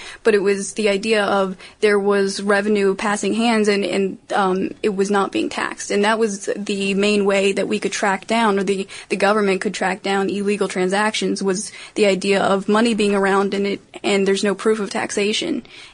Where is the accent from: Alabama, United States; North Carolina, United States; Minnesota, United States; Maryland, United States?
Maryland, United States; I wanted to give a shout out to Maryland, my home state